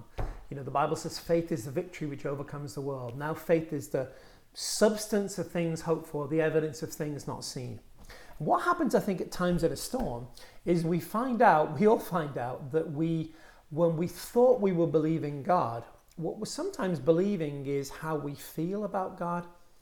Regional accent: United Kingdom; now in United States; I'm a Brit living in America on a mission here.

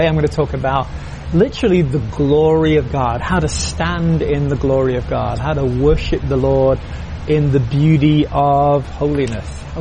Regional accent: United Kingdom; now in United States; I'm a Brit, I'm now French, and I'm a US citizen, live in New England

